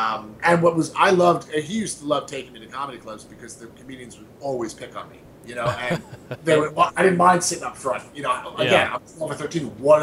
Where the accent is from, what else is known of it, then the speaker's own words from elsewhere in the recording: New York, United States; Most of them are from New York. I'm Jewish. I'm from New York.